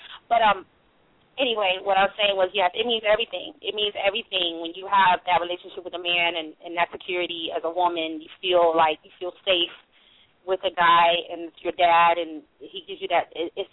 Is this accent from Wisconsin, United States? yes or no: no; Brooklyn, New York, United States; I grew up in Brooklyn. I grew up in church.